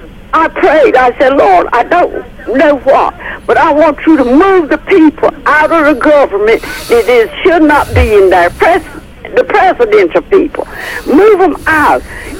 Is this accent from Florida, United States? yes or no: no; Bolton, North Carolina, United States; I'm from Bolton, North Carolina.